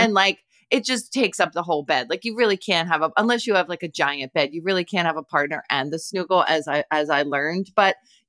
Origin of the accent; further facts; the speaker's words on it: Canada; now in United States; I'm a Canadian living in rural Pennsylvania